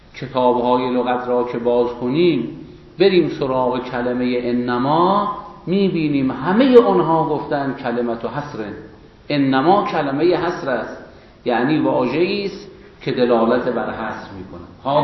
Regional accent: Iran; Persian is a second language; مثلا ما فارس‌ها کلمه فارسی تبادر برای ما.

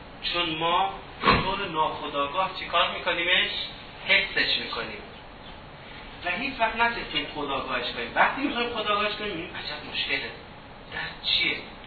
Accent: Iran; چون من هم ایرانی هستم همزمان مسلمان هم زاده شدم.

